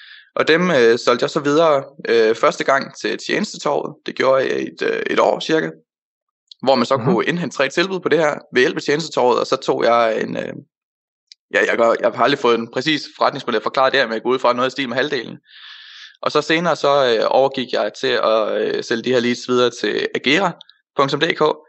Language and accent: Danish; Odense, Region of Southern Denmark, Denmark; jeg er 21 år, og jeg er vokset op på Odense, har boet der i 17 år, og så de sidste 2 år, der har jeg studeret jura i Aarhus. Det gør jeg stadig, men for 3 måneder siden, der flyttede jeg så til København